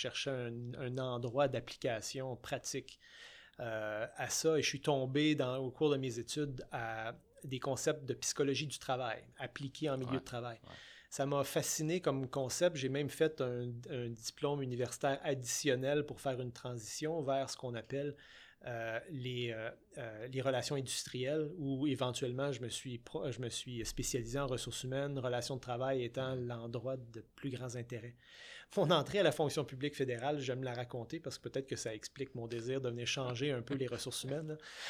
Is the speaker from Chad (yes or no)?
no; Coteau-du-Lac, Quebec, Canada; je suis un Québécois d'une petite ville du sud-ouest de Montréal qui s'appelle Coteau-du-Lac, une toute, toute petite ville. J'ai fait mes études, j'ai grandi dans cette petite ville sur le bord du fleuve.